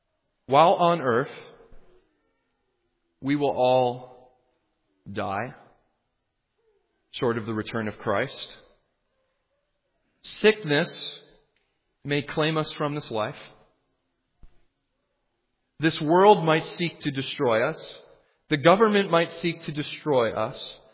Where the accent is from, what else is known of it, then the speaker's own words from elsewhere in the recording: Toronto, Ontario, Canada; Well, I'm from the Toronto area.